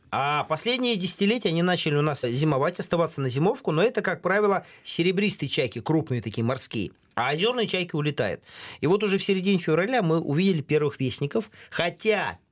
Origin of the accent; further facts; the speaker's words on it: Urals, Russia; я вообще вырос, родился на Урале, прямо внутри Уральских гор, и я русофил